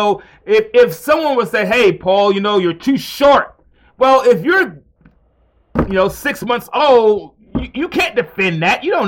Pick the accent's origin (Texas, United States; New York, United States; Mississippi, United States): New York, United States; Mount Vernon; born there; When I was born in Mount Vernon, New York, I had no idea I was in New York.